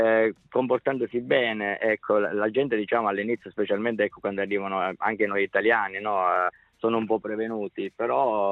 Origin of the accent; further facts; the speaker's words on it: Rome, Lazio, Italy; now in Switzerland; Io vengo da Roma, però le mie origini sono, diciamo, calabresi, quindi okay, proprio sud Italia.